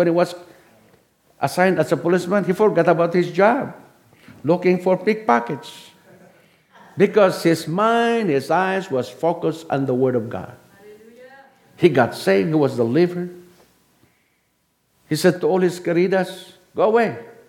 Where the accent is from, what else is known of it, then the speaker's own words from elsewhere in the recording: Ilocos Region, Philippines; Many years ago, when I was growing up in the Ilocos Norte, I did not know what the Bible is all about.